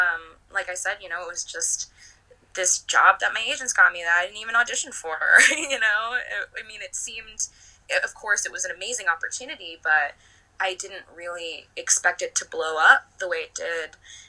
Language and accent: English; Astoria, New York, United States; We grew up in Astoria and Queens together.